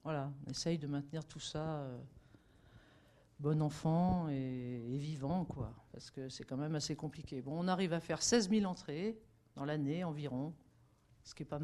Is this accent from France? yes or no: yes; Confolens, Nouvelle-Aquitaine, France; je viens de Confolens. Bon, c'est un tout petit point sur la carte, hein, comme si vrai. En Charente, cette fois, à 80 km d'ici.